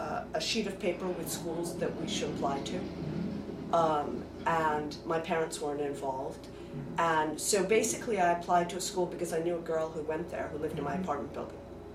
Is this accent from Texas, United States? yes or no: no; New York City, New York, United States; I did. I grew up in Manhattan.